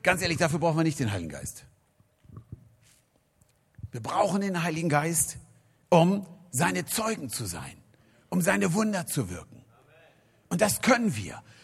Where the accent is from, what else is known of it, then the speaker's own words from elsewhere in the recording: Hanover, Lower Saxony, Germany; ich war 21 Jahre, ich komme aus Hannover, unglaublich aktiv